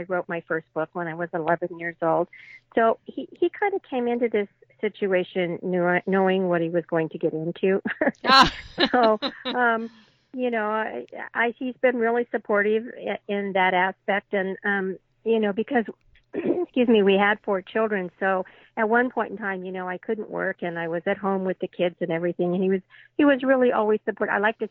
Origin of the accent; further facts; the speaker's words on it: California, United States; I grew up in California. I lived on the beach, but we spent our summers water skiing here in the Central Valley